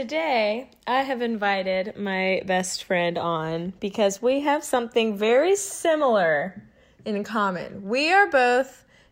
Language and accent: English; Knightdale, North Carolina, United States; But I grew up in Knightdale, so I grew up going here all the time